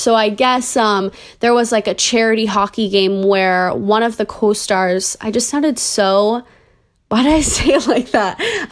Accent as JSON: {"language": "English", "town": "Fort Lauderdale", "region": "Florida", "country": "United States", "tie": "born or raised there", "said": "I didn't grow up in LA. I grew up in Florida."}